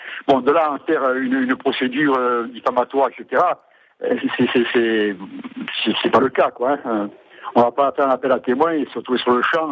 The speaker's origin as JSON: {"language": "French", "region": "Corsica", "country": "France", "said": "les postes occupés par les continentaux chez nous en Corse"}